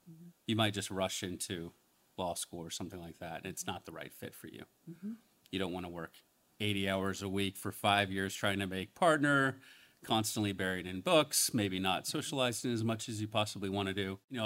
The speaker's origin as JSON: {"language": "English", "town": "Columbus", "country": "United States", "tie": "born or raised there", "said": "Growing up in Columbus, I also wanted to get as far away from my parents as I could."}